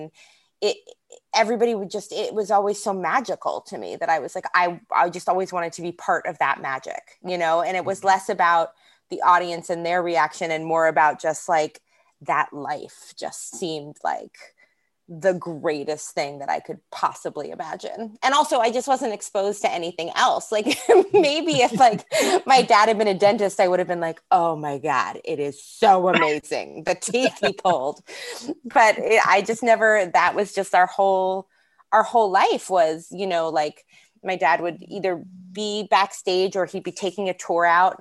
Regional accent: Manhattan, New York, United States; now in Los Angeles, United States; Born and raised in Manhattan, and then I've lived in LA now for long enough that I probably can't still claim to be like a New Yorker, but I am, and I'll never let it go.

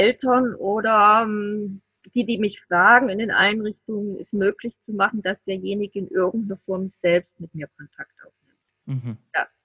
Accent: Bavaria, Germany; sage ich, bin aus Bayern, ich komme da nicht hin

